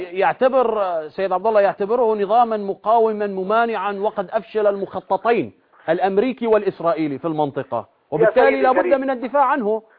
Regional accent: Syria

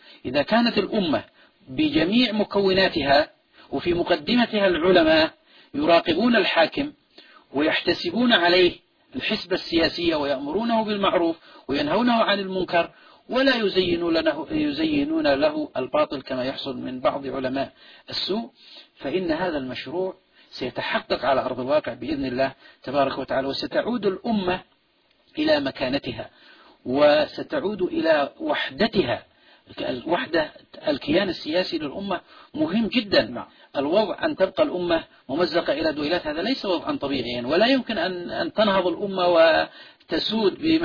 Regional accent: Yemen; بالنسبة عندنا في اليمن

